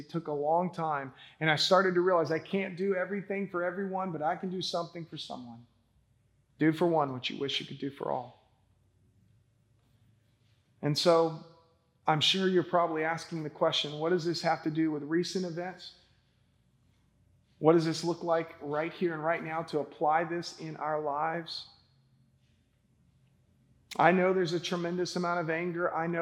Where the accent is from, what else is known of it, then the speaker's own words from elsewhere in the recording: Alexander City, Alabama, United States; born there; I was born in Alexander City, Alabama.